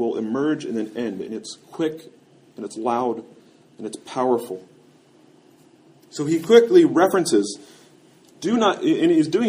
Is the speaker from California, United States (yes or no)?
no; Kansas, United States; And, you know, I grew up in Kansas, so I love thunderstorms, and I love lightning and thunder.